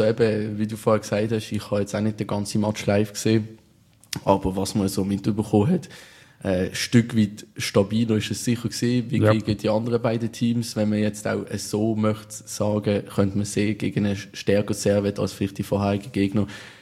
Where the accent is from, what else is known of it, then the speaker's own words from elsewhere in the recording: Basel, Basel-Stadt, Switzerland; als Basler